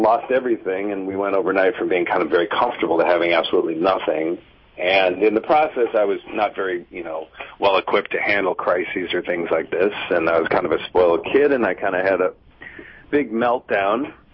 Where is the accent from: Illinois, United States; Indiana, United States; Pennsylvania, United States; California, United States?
Illinois, United States; Chicago; the long and short of it is that I was raised in Chicago in a conservative family. My mother's family was from a line of working-class immigrants from Sicily.